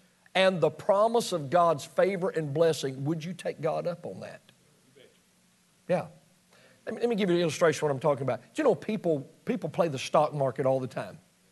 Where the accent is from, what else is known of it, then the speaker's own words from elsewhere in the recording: Mississippi, United States; born there; Listen, I was born in Mississippi